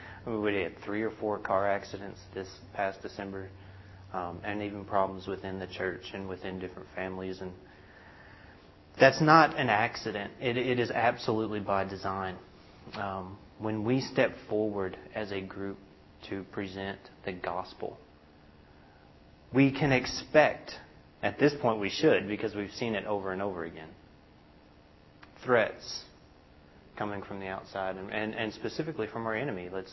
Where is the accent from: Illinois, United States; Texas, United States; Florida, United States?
Texas, United States; I was born in East Texas and raised in Baptist churches.